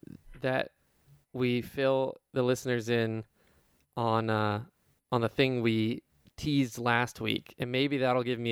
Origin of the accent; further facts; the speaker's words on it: Kirkland, Washington, United States; I come from Kirkland, Washington.